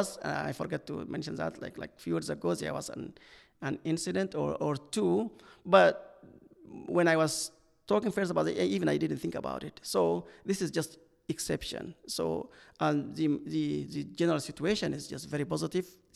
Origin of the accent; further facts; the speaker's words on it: Sudan; English is a second language; moved away as an adult; also born or lived in Khartoum / Dallas; now in Iowa City, United States; I'm from Sudan and I'm from a rural area. That just gave me like impression I'm just going back to my village, because I went to college in the capital city of Khartoum and I'm originally from a rural area.